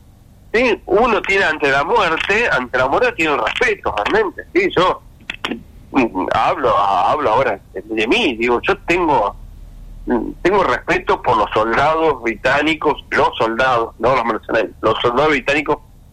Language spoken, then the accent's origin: Spanish; Argentina